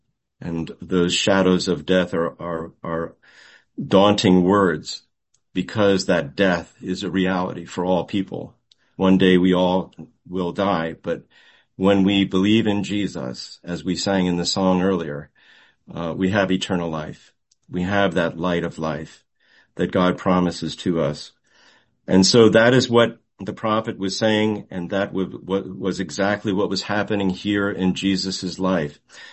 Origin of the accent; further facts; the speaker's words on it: Montclair, New Jersey, United States; I remember singing these words in … when I was singing in our church choir growing up in Montclair, New Jersey.